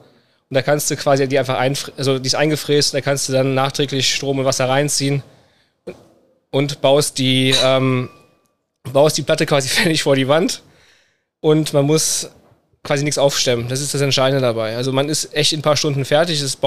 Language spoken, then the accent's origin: German; Düsseldorf, North Rhine-Westphalia, Germany; also ich bin Düsseldorfer, der zieht von Düsseldorf nach Wuppertal